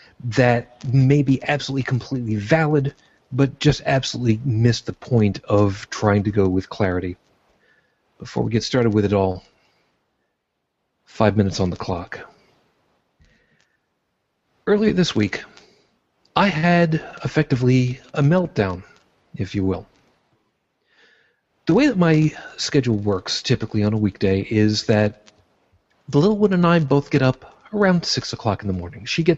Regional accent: New York, United States; now in Buffalo, United States; I was born in Brooklyn, New York, to a Roman Catholic family, raised on Long Island. I am now living outside of Buffalo, New York, and am an unabashed atheist.

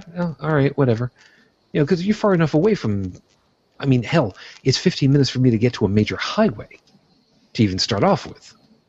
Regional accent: United States; I will forever be a city boy, even though I grew up 45 miles outside of New York proper.

